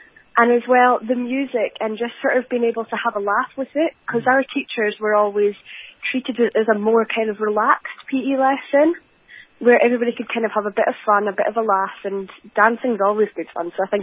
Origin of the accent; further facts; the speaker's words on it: Scotland, United Kingdom; I would say because there is a part of it that it is part of my culture, being Scottish.